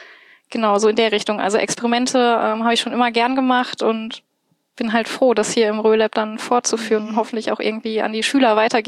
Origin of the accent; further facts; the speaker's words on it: Bochum, North Rhine-Westphalia, Germany; Ursprünglich komme ich aus Bochum.